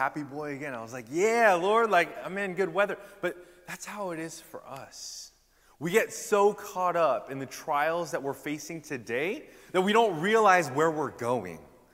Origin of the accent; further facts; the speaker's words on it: California, United States; Yeah, I'm sorry for the diss, but I'm a Californian too, so it's a diss on myself as well.